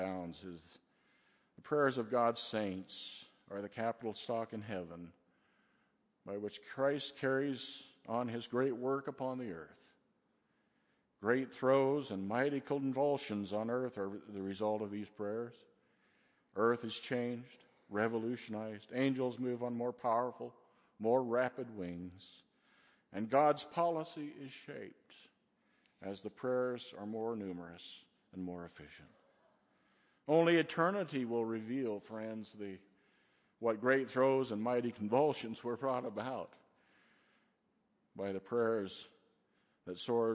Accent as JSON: {"language": "English", "region": "Idaho", "country": "United States", "tie": "born or raised there", "said": "so we launched out in this summer-long series of revival services in Idaho and Oregon. I grew up in Idaho."}